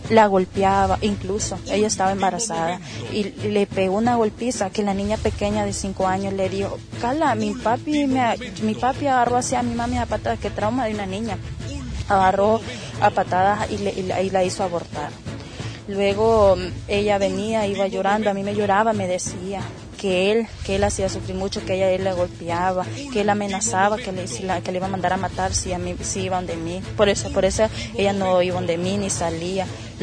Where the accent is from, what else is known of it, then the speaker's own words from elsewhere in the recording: Comayagua, Honduras; Yo soy de Comayagua, ella vive acá.